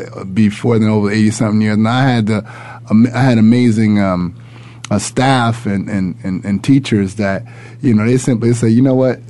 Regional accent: New York, United States; Did I tell you I'm from New York?

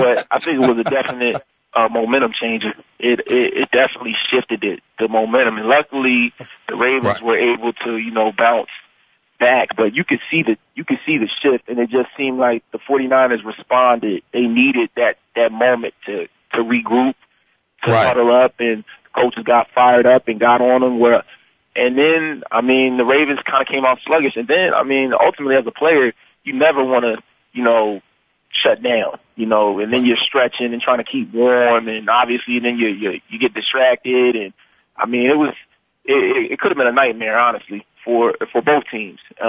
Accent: New Jersey, United States; growing up in Jersey, the shore areas are big for Jersey, New Jerseyans, and for us to have a lot of our shores washed away, we need something to smile about.

